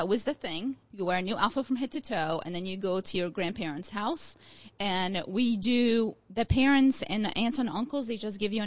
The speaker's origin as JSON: {"language": "English", "country": "Egypt", "tie": "born or raised there", "moved": "yes", "said": "I grew up in a place, well, obviously in Egypt, you know, where Christmas is not like here."}